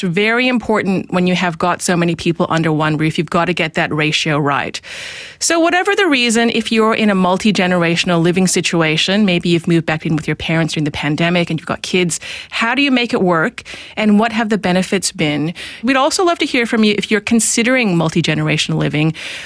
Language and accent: English; Vancouver, British Columbia, Canada; I grew up in Vancouver in Canada with my parents, my three siblings, and at different times in my life, both sets of grandparents in the same house.